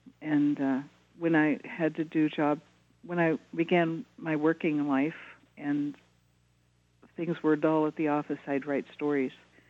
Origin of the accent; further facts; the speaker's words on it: Indiana, United States; born there; I was born in Indiana.